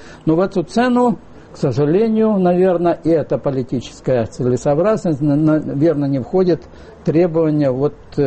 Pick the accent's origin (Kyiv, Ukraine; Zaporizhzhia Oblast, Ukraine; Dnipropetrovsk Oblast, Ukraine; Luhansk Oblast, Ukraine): Dnipropetrovsk Oblast, Ukraine; Сам я из Восточной Украины, Днепропетровской области.